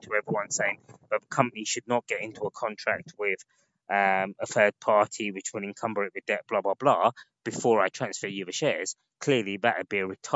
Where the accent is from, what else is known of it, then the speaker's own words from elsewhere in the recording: Stoke-on-Trent, West Midlands, United Kingdom; No, no, no. I'm not. I've never been a pikey. I'm a pikey from Stoke. I was just poor.